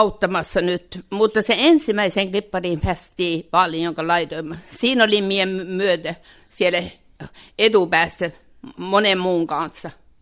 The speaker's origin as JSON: {"language": "Finnish", "country": "Norway", "first_language": "Kven", "said": "Kväni on minun äidinkieli."}